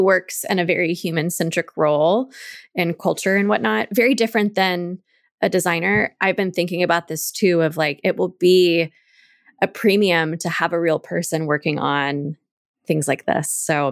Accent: Texas, United States; I'm in America and I'm from Texas. I've lived in Texas my whole life

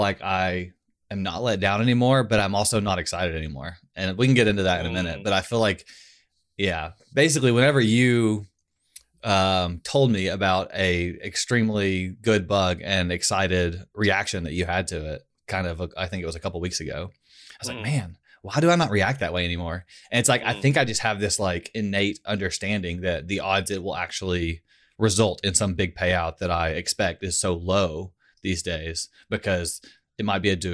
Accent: Kentucky, United States; accent: Kentucky; my accent is from Kentucky, clearly.

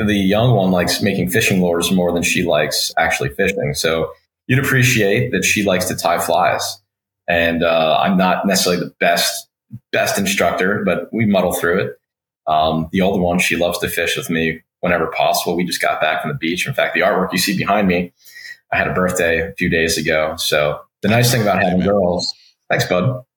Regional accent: Pennsylvania, United States; I moved down from Pennsylvania and we didn't have anything like rockfish up there.

